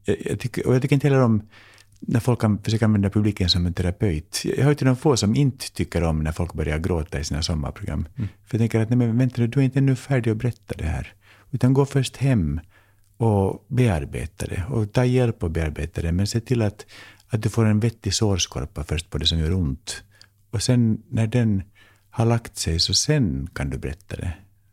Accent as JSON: {"language": "Swedish", "country": "Finland", "said": "du kommer märka att jag är finlandssvensk"}